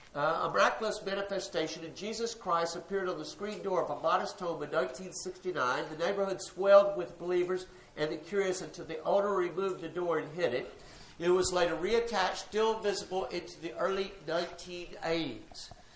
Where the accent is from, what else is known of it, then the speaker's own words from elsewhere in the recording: Port Arthur, Texas, United States; I grew up in Port Arthur